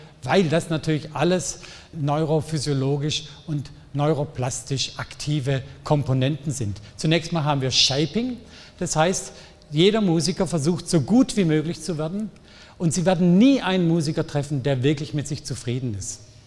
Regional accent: Southern Germany, Germany; Ja, Sie haben gehört, ich komme aus Süddeutschland, ich mache eine Menge an grammatikalischen Fehlern.

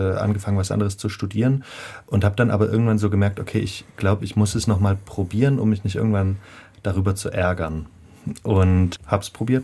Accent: Chemnitz, Saxony, Germany; ich habe nach der Schule ein FSJ gemacht in Chemnitz, wo ich herkomme

